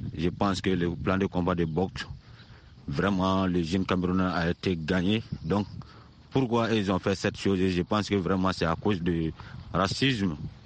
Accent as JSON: {"language": "French", "town": "Sounitieni", "country": "Mali", "tie": "born or raised there", "said": "toujours dans mon village natal à Sounitieni."}